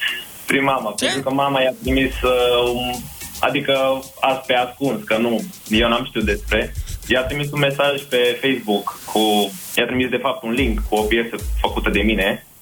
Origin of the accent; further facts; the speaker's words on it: Urziceni, Satu Mare County, Romania; Am 20 de ani, sunt din comuna Urziceni, din județul Satu Mare.